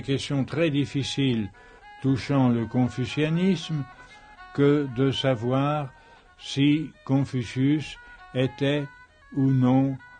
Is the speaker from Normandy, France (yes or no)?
no; Pays de la Loire, France; sur les houbis, comme on disait dans mon enfance, dans la Mayenne.